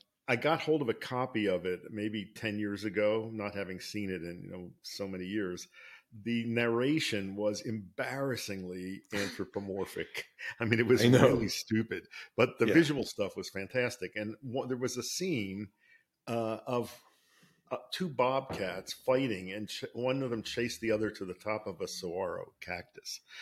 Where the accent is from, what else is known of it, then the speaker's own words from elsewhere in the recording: Philadelphia, Pennsylvania, United States; Well, I grew up in a row house, Louis, so there wasn't much natural world around.